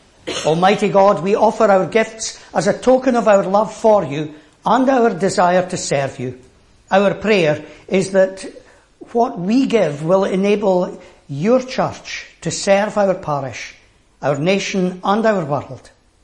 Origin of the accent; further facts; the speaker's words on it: Langley, United Kingdom; I do remember the Queen arriving in my hometown when I was at school